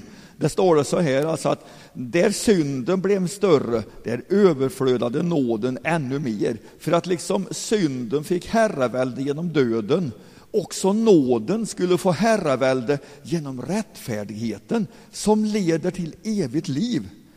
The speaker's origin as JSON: {"language": "Swedish", "town": "Forshaga", "region": "Värmland", "country": "Sweden", "tie": "born or raised there", "said": "När jag var 12 år gammal, då jag var uppväxt i baptistförsamlingen i Forshaga"}